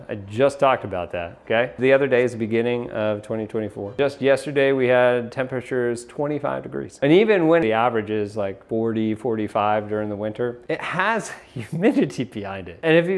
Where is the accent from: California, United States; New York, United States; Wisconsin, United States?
New York, United States; I mean, when I grew up in New York, it was like, I wanna go to Florida during the winter because it's hot down there.